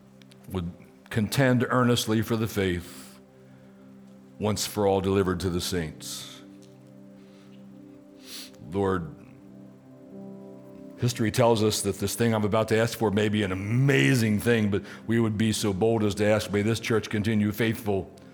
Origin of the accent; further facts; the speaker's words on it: Maryland, United States; also born or lived in Riverside, United States; So I'm from Maryland. My wife Debbie's from Virginia. But in 1985, we moved to Southern California, Riverside, California, to be exact.